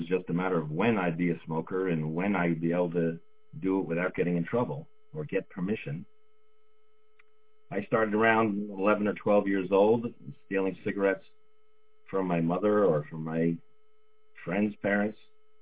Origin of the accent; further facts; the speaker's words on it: Woodstock, New York, United States; it wasn't until I had moved back to my hometown of Woodstock, New York